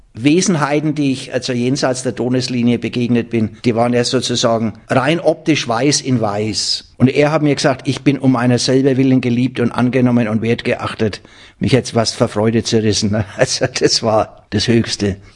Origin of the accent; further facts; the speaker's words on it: Fürth, Bavaria, Germany; ich bin hier in der Methodistenkirche in Fürth aufgewachsen.